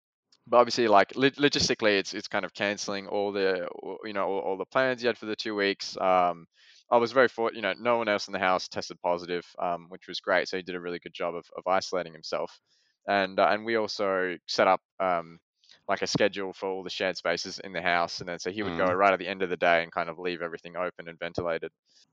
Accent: Adelaide, South Australia, Australia; now in United Kingdom; growing up in Adelaide

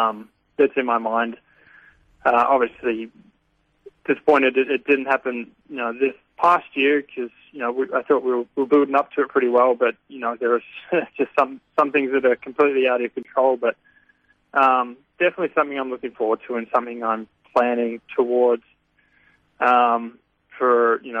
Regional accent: Frankston, Victoria, Australia; I'm from Frankston and he's from down that way.

